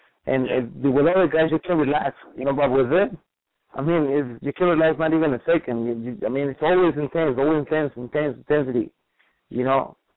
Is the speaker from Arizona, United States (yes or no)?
yes; Arizona, United States; Well, my impression, you know, like, I mean, I came from Arizona. I never had that kind of experience with a world champion.